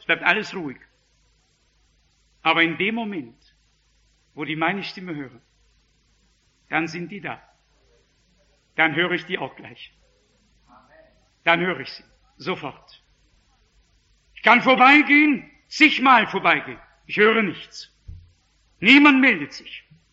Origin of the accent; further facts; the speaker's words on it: Northern Germany, Germany; Ich als Norddeutscher, als von Natur aus bis oben hin zugeschnürt, habe begonnen, in die Hände zu klatschen.